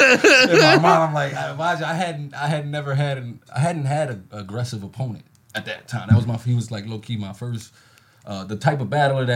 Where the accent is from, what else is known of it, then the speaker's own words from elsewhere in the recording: Philadelphia, Pennsylvania, United States; I'm from Philly.